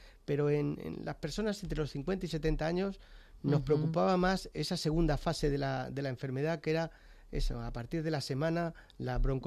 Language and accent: Spanish; Yecla, Region of Murcia, Spain; moved away as an adult; now in Madrid, Spain; Yo hice el MIR ya allí cuando vine desde Murcia, desde mi pueblo, desde Yecla a Madrid, y ya me quedé.